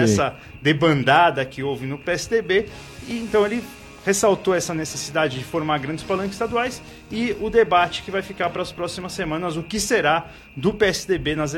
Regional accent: São Paulo, Brazil; Eu sou paulista, eu estava em São Paulo

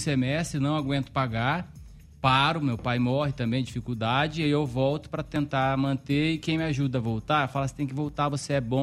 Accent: Londrina, Paraná, Brazil; eu sou de Londrina, meu pai é de lá.

